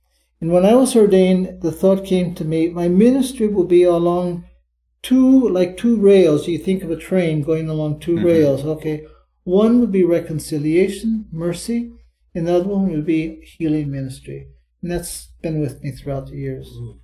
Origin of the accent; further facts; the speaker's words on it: Iowa, United States; First of all, I grew up in Iowa, and I know what Iowa winters are